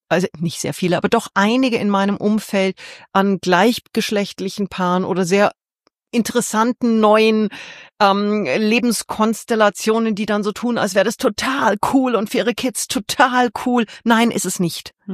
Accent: Munich, Bavaria, Germany; born there; Geboren in München als eineiger Zwilling in sehr bescheidenen Verhältnissen

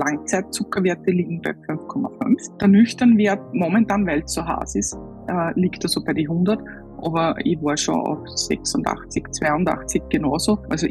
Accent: St. Pölten, Lower Austria, Austria; ich bin aus Österreich, also aus St. Pölten genau, bin 44 Jahre alt

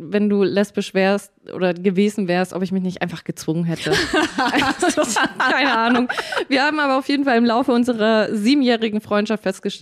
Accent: Forchheim, Bavaria, Germany; now in Berlin, Germany; Ich komme aus der Nähe von Nürnberg, aus Forchheim, und habe damals aber in München gelebt.

